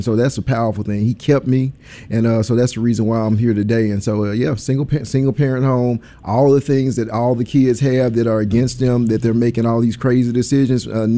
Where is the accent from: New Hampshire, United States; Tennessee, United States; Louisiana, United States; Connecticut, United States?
Tennessee, United States; Memphis; I grew up in South Memphis, you know, seeing everything that people see that are living in poverty.